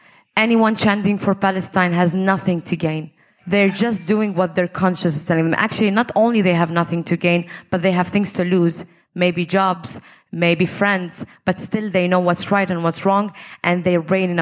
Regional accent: Libya; also born or lived in Syria / Lebanon / Ireland; I grew up in Libya and North Africa, and I also lived in Syria and Lebanon, and I've lived in Ireland

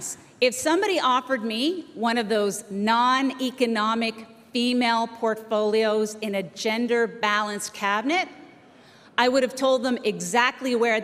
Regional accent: Whitney Pier, Nova Scotia, Canada; I'm a proud Conservative because I recognize the same values that I was raised with in Whitney Pier in this party.

